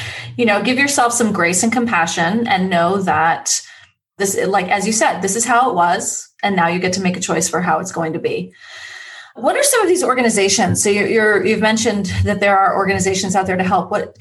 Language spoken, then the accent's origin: English; New York, United States; I'm from New York. I'm from New York, so